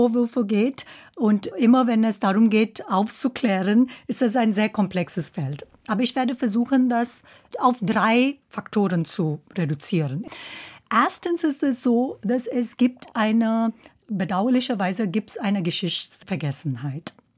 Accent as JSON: {"language": "German", "country": "India", "second_language": "German", "said": "ich komme zum Beispiel aus Indien"}